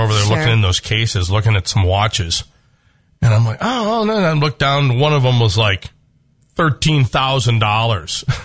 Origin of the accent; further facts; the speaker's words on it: Brainerd, Minnesota, United States; I grew up over in Brainerd.